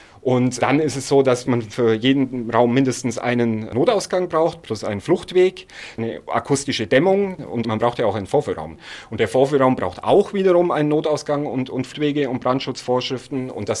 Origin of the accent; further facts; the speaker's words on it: Bavaria, Germany; Ich komme zum Beispiel aus der Nähe von Augsburg